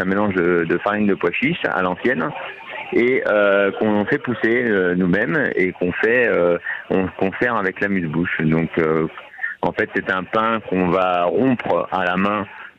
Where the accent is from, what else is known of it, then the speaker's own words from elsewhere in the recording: Paris, Île-de-France, France; Bon, je suis parisien, je suis d'origine.